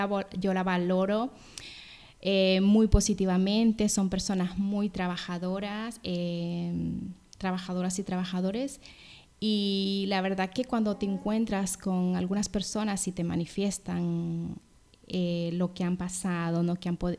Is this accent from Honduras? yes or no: yes; Honduras; respecto a mi país de origen siempre dije de hace más de 20 años, algún día me gustaría hacer algo para los niños y niñas de Honduras